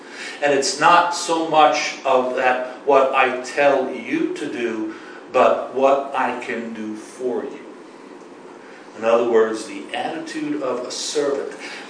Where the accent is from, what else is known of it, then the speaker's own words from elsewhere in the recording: New Jersey, United States; I come from New Jersey. You know? I come from a place where a lot of people call themselves Catholic.